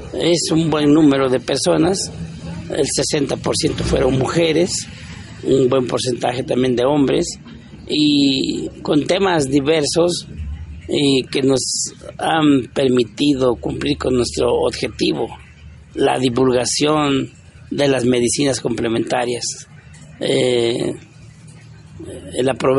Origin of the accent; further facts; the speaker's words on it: Mexico; y eso refuerza nuestra identidad como mexicanos, nos da identidad como nación